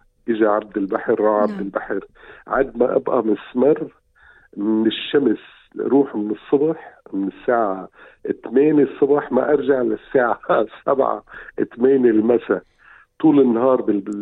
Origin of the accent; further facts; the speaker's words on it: El Mina, North Governorate, Lebanon; born there; أنا خلقت بطرابلس بمدينة اسمها الميناء. الميناء هي عبارة عن مرفأ